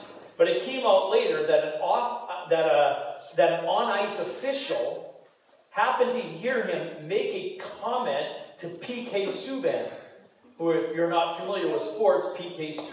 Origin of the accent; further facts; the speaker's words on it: Golden, British Columbia, Canada; I grew up in Golden, BC, and we never saw a black guy in our town.